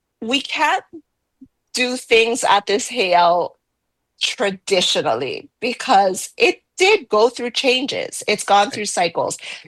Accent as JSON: {"language": "English", "town": "Wailua", "region": "Hawaii", "country": "United States", "tie": "born or raised there", "said": "I was born and raised in Wailua."}